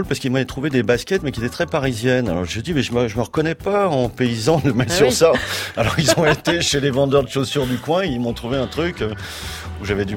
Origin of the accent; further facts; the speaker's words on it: Occitanie, France; En l'occurrence, moi, je suis petit-fils de paysan. Donc, vous pensez bien que toute mon enfance, j'ai passé dans les Hautes-Pyrénées, que je connais les vaches, le petit élevage, le potager, le poulailler